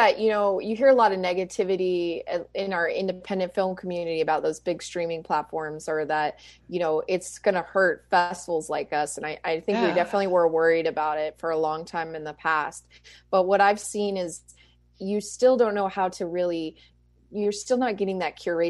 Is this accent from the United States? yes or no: yes; Templeton, California, United States; I grew up in Templeton. So coming to SLO to me was always a very big deal.